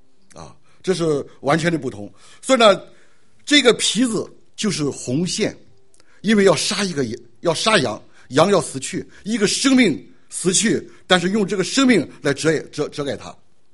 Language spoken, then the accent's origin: Chinese; China; 我们中国人呢有一本书叫叫《西游记》是吧？